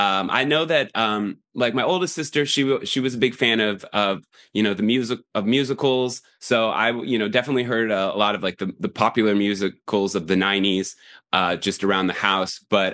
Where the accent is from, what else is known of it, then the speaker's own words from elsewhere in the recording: Cleveland, Ohio, United States; now in New York, United States; I mean, I consider New York's where I'm living. I moved here about 2014. I'm from Cleveland.